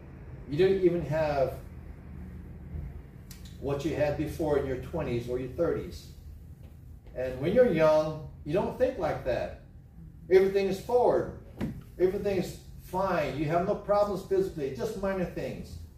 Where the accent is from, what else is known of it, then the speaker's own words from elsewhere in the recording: Philippines; I didn't vote for Cayetano because I'm Filipino.